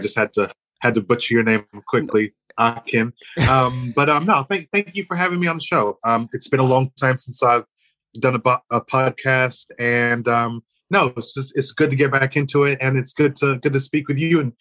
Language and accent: English; Illinois, United States; also born or lived in Chicago, United States; I was born in Chicago and spent the first kind of 21 years of my life living in the Midwest of the United States of America. I like to tell people growing up in the cornfields of central Illinois.